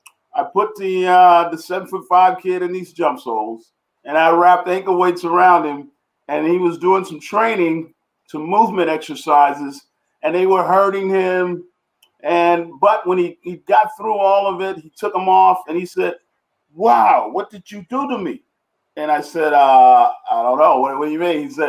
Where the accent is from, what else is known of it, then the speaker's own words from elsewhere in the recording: Houston, Texas, United States; also born or lived in Louisiana; I was born in Louisiana, and my mom left my dad in the middle of the night, grab six kids, throw them in the car, and drive to a whole nother state. And when we get to Houston, from Louisiana to Houston, we struggled.